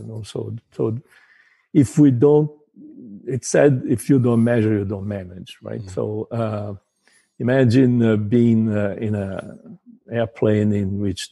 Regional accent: Brazil; I'm originally from Brazil

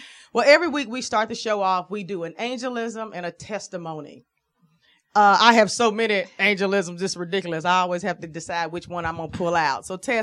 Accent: the South, United States; I'm from the South.

